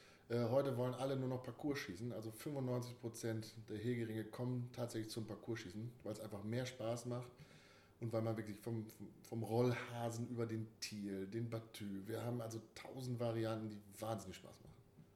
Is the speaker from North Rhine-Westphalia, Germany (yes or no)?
no; Lindern, Lower Saxony, Germany; Ich war ja so ein Randgebiet als gebürtiger Kloppenburger in der wunderschönen Gemeinde Lindern, kleinste eigenständige Gemeinde im Landkreis.